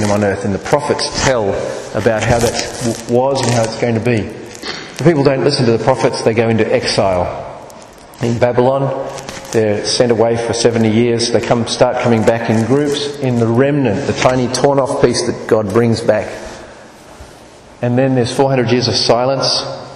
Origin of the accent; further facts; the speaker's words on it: Australia; accent: Australian; I'm speaking Australian.